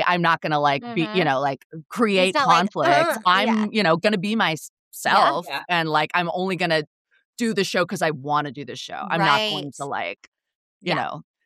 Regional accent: United Kingdom; It's because I'm deeply British

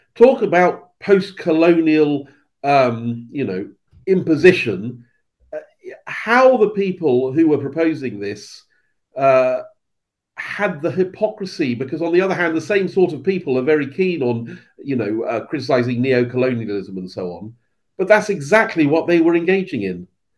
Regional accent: United Kingdom; I mean, I'm all for female education, but I am British.

